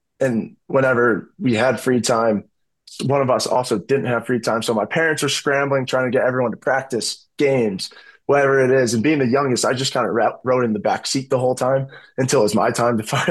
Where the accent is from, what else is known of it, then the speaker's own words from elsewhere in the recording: Chicago, Illinois, United States; I'm from Chicago. I'm a diehard Bears fan.